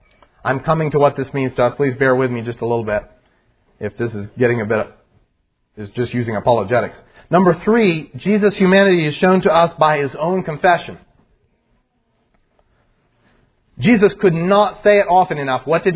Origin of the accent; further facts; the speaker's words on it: United States; This is who I am. I'm an American